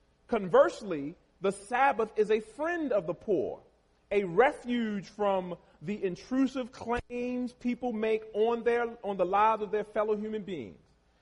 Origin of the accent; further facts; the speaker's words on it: Baltimore, Maryland, United States; I grew up in Baltimore City, in the hood, the same hood that y'all saw burning on TV a few years ago.